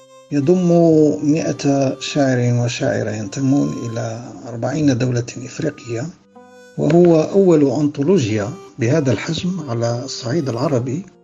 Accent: Morocco; يجب الاعتراف أننا متأخرون ومقصرون جدا كمغاربة في المقام الأول باعتبارنا أفارقة أيضا

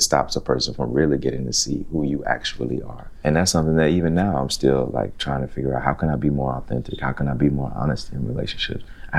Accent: Alabama, United States; I think, you know, also I grew up in the South in Alabama and in like an all Black neighborhood

